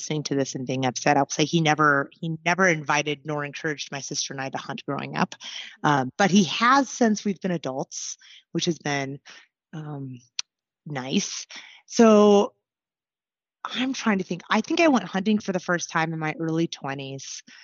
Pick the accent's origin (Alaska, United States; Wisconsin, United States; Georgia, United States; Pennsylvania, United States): Alaska, United States; Anchorage; Yes. I was born and raised in Anchorage.